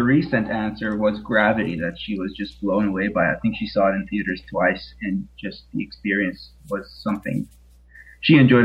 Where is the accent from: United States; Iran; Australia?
Iran; I grew up in Iran.